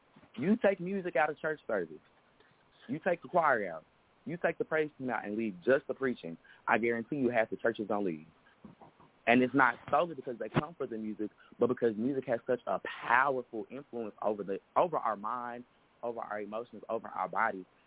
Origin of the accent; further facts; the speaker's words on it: Dallas, Texas, United States; Show me somebody out of Dallas from my hometown.